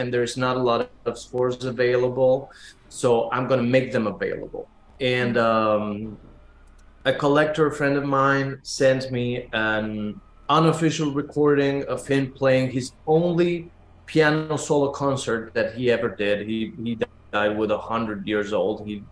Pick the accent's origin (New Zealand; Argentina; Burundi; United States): Argentina; Buenos Aires; I was born in Argentina and raised in Buenos Aires.